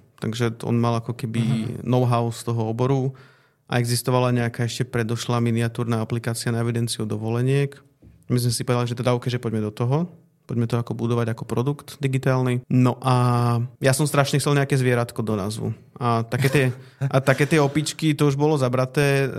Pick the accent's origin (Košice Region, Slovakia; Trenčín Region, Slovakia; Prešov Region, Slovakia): Košice Region, Slovakia; Košice; teda ja som bol z Košíc, ale sedel som pri nich na intrakoch